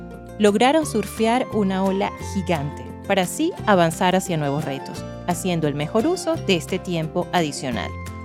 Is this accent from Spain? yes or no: no; Valencia, Carabobo, Venezuela; Ella se conecta desde mi ciudad natal, así es, ella está en Valencia, Venezuela